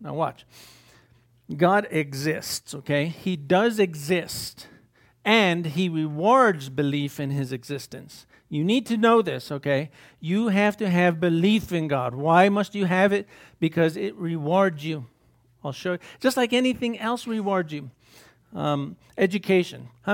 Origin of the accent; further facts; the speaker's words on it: Pecos, Texas, United States; When I grew up in Pecos, it was called the Wild West. No cop wanted to be there because you would just get shot.